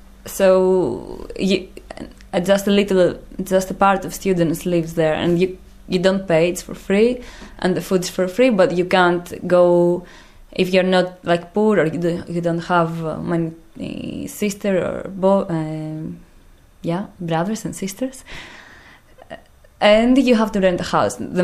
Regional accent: Greece; English is a second language; I come from Greece. I study philosophy in Athens.

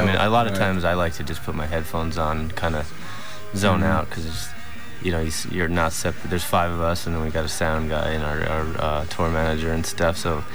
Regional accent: United States; I don't know, we're Americans, so we grew up with this music.

